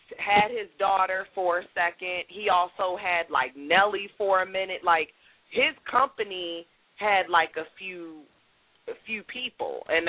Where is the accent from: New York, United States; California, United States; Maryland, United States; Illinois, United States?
Maryland, United States; Baltimore; In my hometown of Baltimore, she has like 92Q.